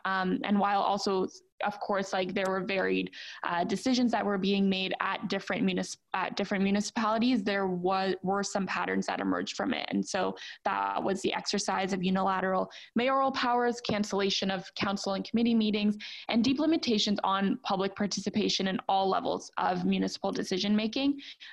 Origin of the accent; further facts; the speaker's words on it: Toronto, Ontario, Canada; So honestly, for a number of years, I grew up in Toronto. And so as a child, I was very involved with the city.